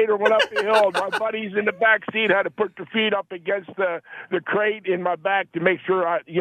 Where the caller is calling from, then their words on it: Nebraska, United States; Nebraska man.